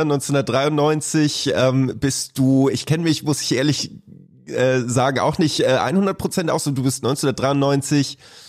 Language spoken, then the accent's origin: German; Pinneberg, Schleswig-Holstein, Germany; Ich komme ja auch aus Pinneberg und wohne hier auch noch.